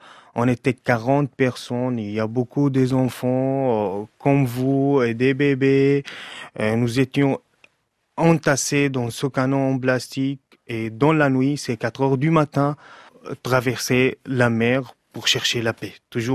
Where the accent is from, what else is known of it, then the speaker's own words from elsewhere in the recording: Syria; French is a second language; moved away as an adult; J'ai quitté la Syrie malgré moi, parce que j'ai fui la guerre pour chercher la paix pour moi et pour ma femme et pour mon bébé qui avait 7 mois.